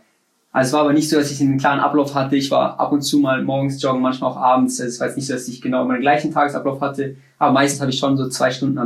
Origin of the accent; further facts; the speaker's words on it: Munich, Bavaria, Germany; dass es natürlich in München ist, wo ich geboren bin, wo ich aufgewachsen bin, dass natürlich Familie und Freunde auch in der Nähe sind.